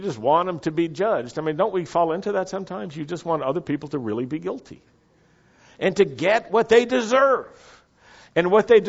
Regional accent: Roanoke, Virginia, United States; when I was growing up in Roanoke, Virginia, the synagogue my family belonged to was called Beth Israel.

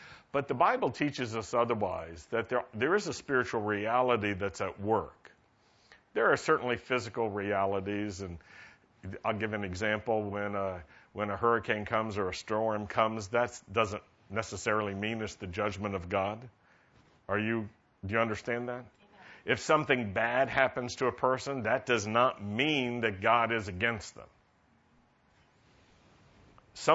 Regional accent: Virginia, United States; I grew up in Virginia, where we couldn't... Virginians couldn't even call it the Civil War.

